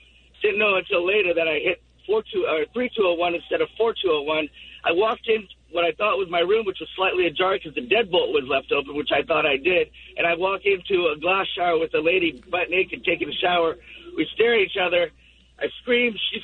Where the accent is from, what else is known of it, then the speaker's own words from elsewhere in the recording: Sri Lanka; I'm from Sri Lanka, right? So I've got naturally brown skin.